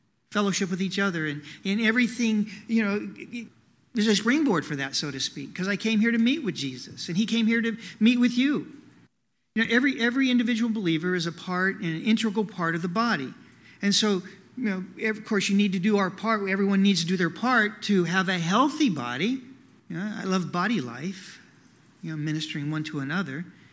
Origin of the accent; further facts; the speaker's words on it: Oklahoma, United States; I was raised here in Oklahoma.